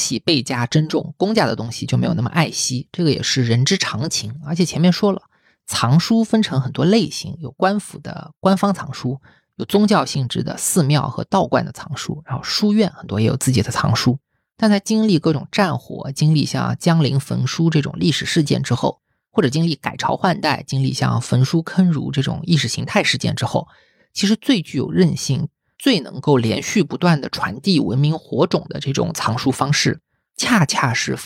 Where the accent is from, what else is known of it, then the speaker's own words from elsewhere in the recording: Jiangsu, China; 因为我是江苏人嘛，你们知道江苏有个称号叫做大内斗神